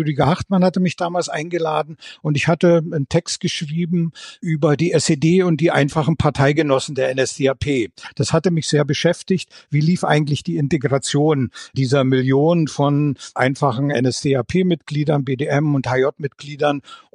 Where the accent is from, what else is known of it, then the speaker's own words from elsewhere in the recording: Berlin, Germany; moved away; also born or lived in Mariánské Lázně, Czechia / Prague, Czechia; Ja, ich bin ja in Marienbad in der Tschechoslowakei geboren, dann aber als Kind schon nach Ost-Berlin gekommen, 1963. Wir haben dann aber nochmal wegen der beruflichen Tätigkeit meines Vaters, der im Außenhandel der DDR gearbeitet hat, viele Jahre in Prag verbracht dann später.